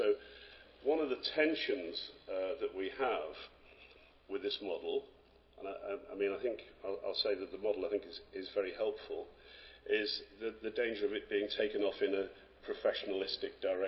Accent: Liverpool, North West England, United Kingdom; I come from Liverpool, we had the first medical officer of health in the world

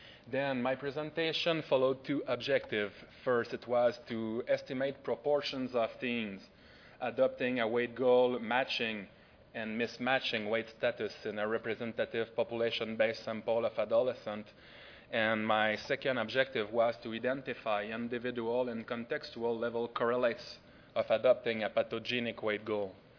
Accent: France; accent: French; English is a second language; I want to excuse myself for my big French accent that you will hear throughout all the presentation.

